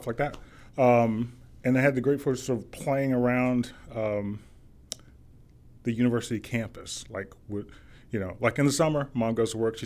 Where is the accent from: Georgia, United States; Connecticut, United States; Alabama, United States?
Alabama, United States; Tuskegee; Tuskegee, like probably any small town USA, is very isolated. At the time, it was less than 9,000 people, maybe.